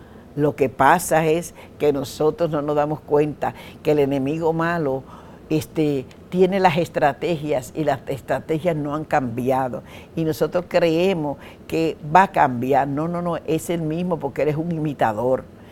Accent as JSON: {"language": "Spanish", "country": "Dominican Republic", "said": "Eso me pasaba a mí cuando yo vivía en la República Dominicana, porque ustedes saben que yo soy dominicana."}